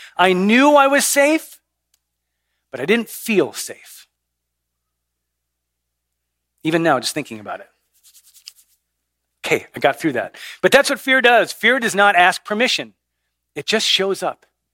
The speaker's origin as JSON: {"language": "English", "town": "Chicago", "region": "Illinois", "country": "United States", "tie": "born or raised there", "said": "I grew up in Chicago."}